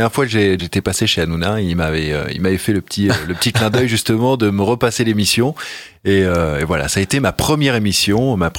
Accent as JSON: {"language": "French", "region": "Normandy", "country": "France", "tie": "born or raised there", "said": "parce que je suis originaire de Normandie, et évidemment."}